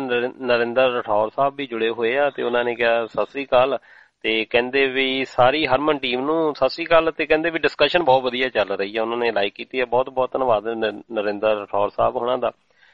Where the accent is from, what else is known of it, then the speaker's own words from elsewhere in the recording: Jalandhar, Punjab, India; ਸਾਡੇ ਇਲਾਕੇ ਦੇ ਵਿੱਚ ਹਾਕੀ ਦਾ ਬੜਾ ਰੁਝਾਨ ਹੁੰਦਾ ਸੀ ਭਾਵੇਂ ਗਰਾਊਂਡਾਂ ਇੰਨੇ ਲੈਵਲ ਦੀਆਂ ਨੀ ਹੈਗੀਆਂ ਪਰ ਫੇਰ ਵੀ ਖੇਡਦੇ ਆ ਜਲੰਧਰ ਜ਼ਿਲ੍ਹੇ ਦੇ ਵਿੱਚ